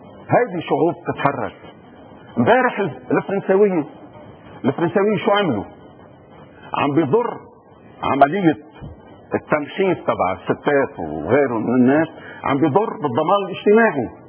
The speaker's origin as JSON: {"language": "Arabic", "country": "Lebanon", "said": "انا انسان، انا مواطن لبناني، انا مواطن لبناني عربي"}